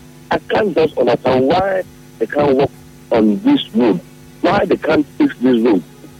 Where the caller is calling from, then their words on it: Paraja, Rivers, Nigeria; I'm calling from Paraja, Internal Roads.